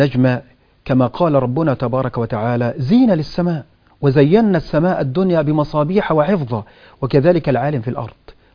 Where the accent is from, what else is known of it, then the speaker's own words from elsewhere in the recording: Egypt; الأزهر عندنا في مصر